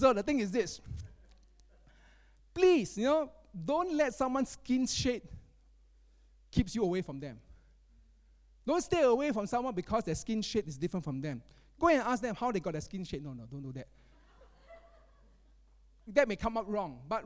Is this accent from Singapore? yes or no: yes; Singapore; No, as a Singaporean Chinese. I can tell a Malaysian Chinese from a mainland Chinese, from a Taiwanese Chinese.